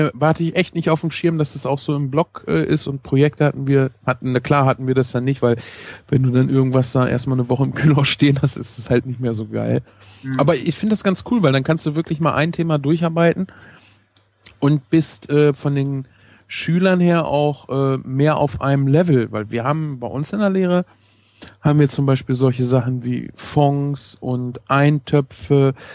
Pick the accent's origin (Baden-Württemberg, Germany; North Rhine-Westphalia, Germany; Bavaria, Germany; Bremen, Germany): North Rhine-Westphalia, Germany; Ich komme auch aus NRW